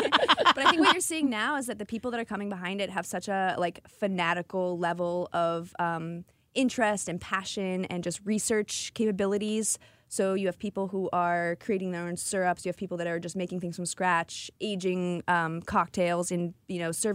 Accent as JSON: {"language": "English", "country": "Italy", "tie": "born or raised there", "said": "So I grew up in Italy and was kind of just always exposed to different cultures. We traveled a lot."}